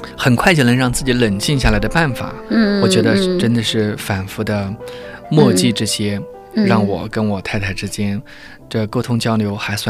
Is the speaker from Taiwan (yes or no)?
no; China; now in Australia; 因为我是中国人，我说流利的中文，那么同时也能说流利的英文，这就是你与人不同的地方。